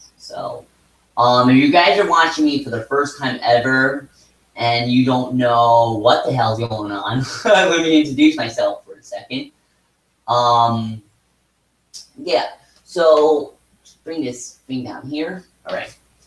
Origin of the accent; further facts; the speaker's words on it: Edison, New Jersey, United States; I'm 22 years old. I was born and raised in Edison, New Jersey. I come from an Italian and Irish family.